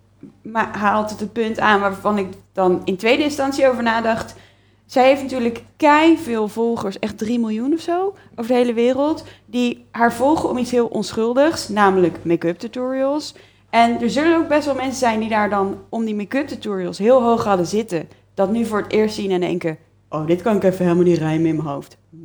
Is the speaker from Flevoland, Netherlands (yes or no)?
no; Leiden, South Holland, Netherlands; In Leiden.